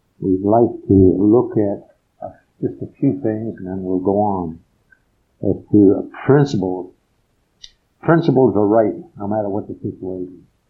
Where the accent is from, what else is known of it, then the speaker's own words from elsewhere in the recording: Western Canada, Canada; I was raised in Western Canada. And the little town we lived in was the highest corporate town in the Rockies, if that makes any difference. But early in the morning, we went to the Episcopal Church.